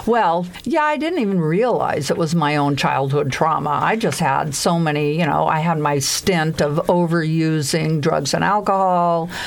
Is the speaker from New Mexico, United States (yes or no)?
no; San Diego, California, United States; It's very cold, but I'm here from San Diego.